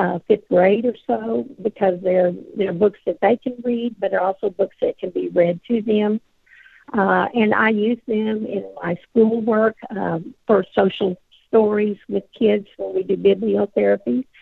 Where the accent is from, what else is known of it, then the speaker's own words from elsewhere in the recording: New Mexico, United States; my home community where I grew up in New Mexico, my high school friends, my college friends